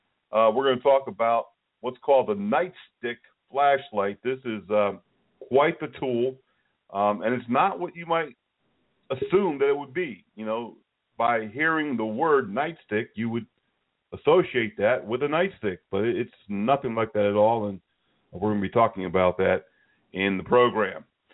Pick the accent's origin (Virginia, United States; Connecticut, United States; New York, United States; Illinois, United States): Connecticut, United States; I remember the days when, growing up in Connecticut, I couldn't wait for that snow day